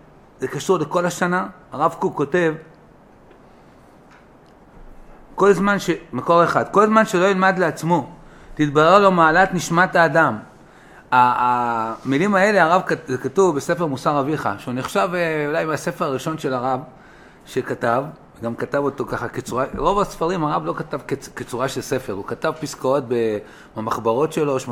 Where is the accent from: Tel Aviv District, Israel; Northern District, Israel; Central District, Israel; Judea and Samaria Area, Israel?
Tel Aviv District, Israel; Tel Aviv; גדלתי בתל אביב כבר.